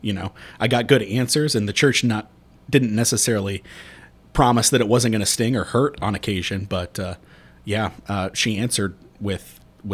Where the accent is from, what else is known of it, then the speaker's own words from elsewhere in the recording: Fishers, Indiana, United States; Well, I grew up in Fishers, Indiana, so it's really odd.